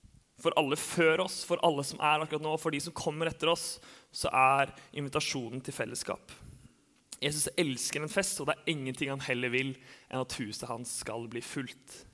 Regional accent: Grimstad, Agder, Norway; now in Oslo, Norway; Jeg var hjemme på Sørlandet. Jeg har jo vokst opp i Grimstad

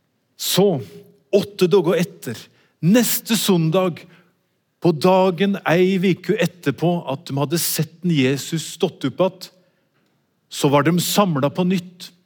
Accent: Vågå, Innlandet, Norway; Og dette har oss I Vågau, der jeg kommer fra.

